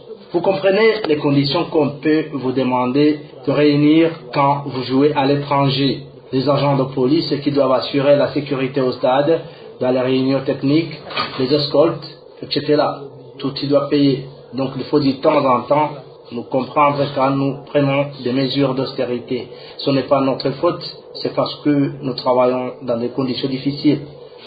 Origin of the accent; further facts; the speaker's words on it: Burundi; Deux fois plus cher que si on le jouait ici chez nous au Burundi.